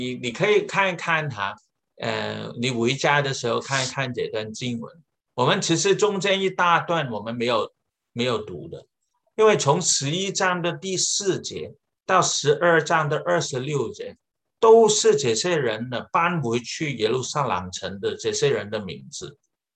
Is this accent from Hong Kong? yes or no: yes; Hong Kong; 所以呢，我们香港人呢有一句话